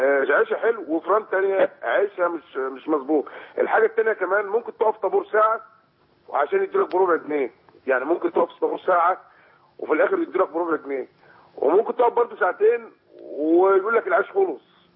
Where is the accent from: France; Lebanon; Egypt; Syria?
Egypt; Mansoura, Dakahlia; انا من المنصوره. من المنصوره نفسها.